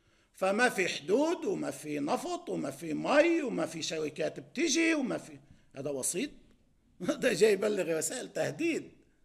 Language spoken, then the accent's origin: Arabic; Lebanon; كلبنانيين جميعا